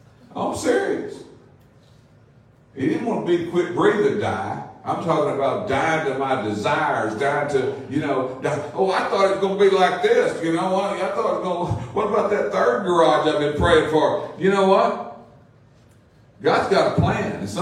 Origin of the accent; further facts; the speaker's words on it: Arkansas, United States; I'm from South Arkansas. I know all about ticks.